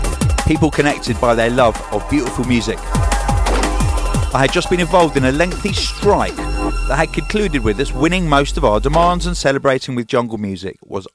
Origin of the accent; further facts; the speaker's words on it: Canada; Another Canadian. Oh, I'm a Canadian.